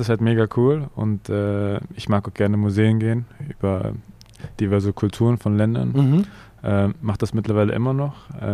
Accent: Berlin, Germany; born there; Also geboren in Charlottenburg, dann habe ich in Charlottenburg gewohnt, dann ein bisschen in Wedding, dann wieder außerhalb, auch in Falkensee, kurz Zehlendorf. Und dann am Ende war ich in Haselhorst für mehrere Jahre

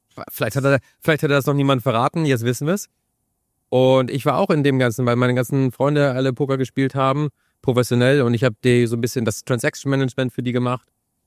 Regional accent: Northern Germany, Germany; Ich bin aus dem Norden, ich bin früher zur See gefahren

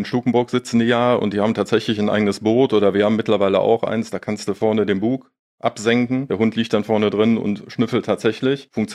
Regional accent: North Rhine-Westphalia, Germany; Du weißt, wir sind aus Nordrhein-Westfalen.

